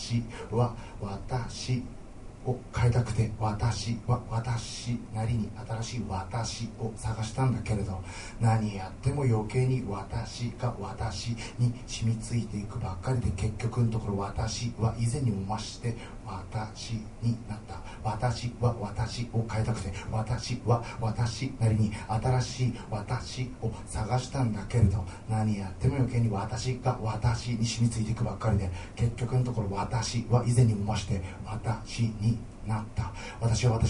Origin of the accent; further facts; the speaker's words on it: Chiba, Japan; 僕は千葉県生まれ育ちで在住ですけど、あんまり方、まあ、方言って言い方もどうなのかあれなんですけど、方言らしい方言もなくて